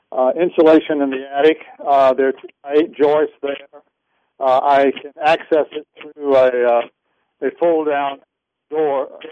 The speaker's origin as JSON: {"language": "English", "town": "Des Moines", "region": "Iowa", "country": "United States", "said": "I'm from Des Moines."}